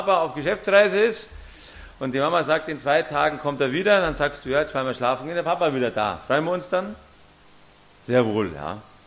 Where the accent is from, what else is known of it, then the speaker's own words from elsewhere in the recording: Bavaria, Germany; ich bin in Ammersee aufgewachsen, in einer kleinen Gärtnerei